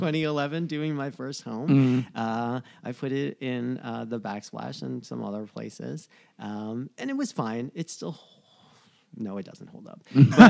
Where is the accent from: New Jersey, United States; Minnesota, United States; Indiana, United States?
New Jersey, United States; moved away as an adult; now in Los Angeles, United States; I was an East Coast boy, you know, growing up in New Jersey, going to school in New York and Providence and stuff like that.